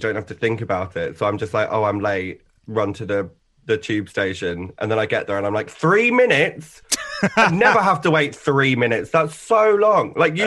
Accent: East of England, United Kingdom; I grew up in Essex, which was honestly a lovely place to sort of like grow up. We were very close to London

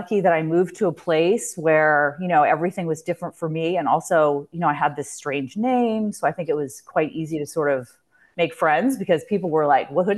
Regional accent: Honolulu, Hawaii, United States; I am originally from Honolulu, Hawaii.

